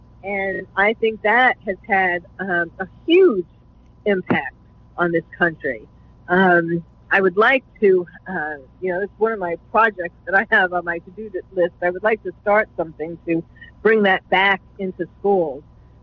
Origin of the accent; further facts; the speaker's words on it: New York, United States; And so I start with the New York Post since I was born and bred in New York.